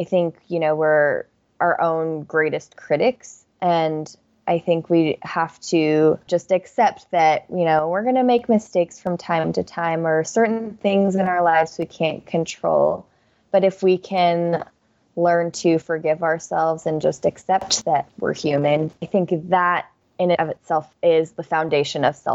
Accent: Torrance, California, United States; I was born and raised in Torrance. It's a suburb of Los Angeles, and my family is generally from Taiwan and China.

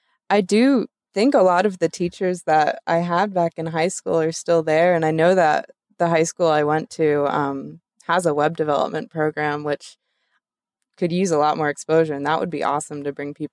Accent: Chapel Hill, North Carolina, United States; Because I grew up in Chapel Hill and I've seen it expand

